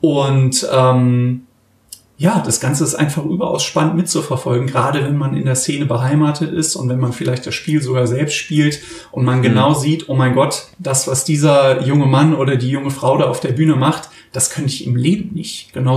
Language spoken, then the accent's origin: German; Germany; wir als Deutsche